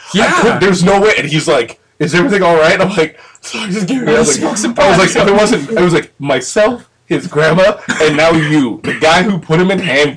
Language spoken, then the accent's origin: English; Spokane, Washington, United States; I'm from Spokane.